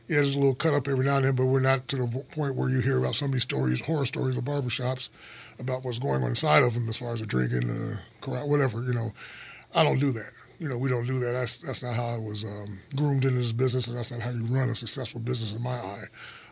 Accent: Hammond, Indiana, United States; being in Gary myself part-time, because I was raised in Hammond

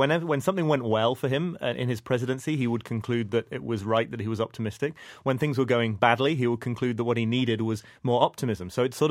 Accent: United Kingdom; even as a British person who doesn't leap out of chairs with excitement

